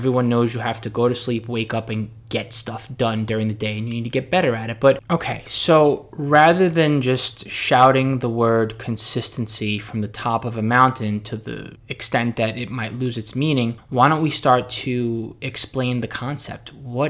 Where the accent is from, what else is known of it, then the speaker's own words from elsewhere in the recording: New York City, New York, United States; I grew up in New York City, where the only thing that you did was maybe hose down the sidewalks